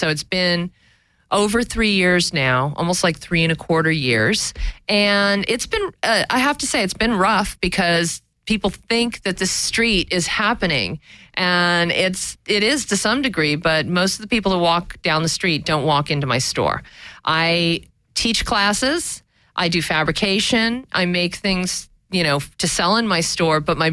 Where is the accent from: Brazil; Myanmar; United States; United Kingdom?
United States; Los Angeles, California; also born or lived in Sweden; I am. I've been here since I was 2 months old.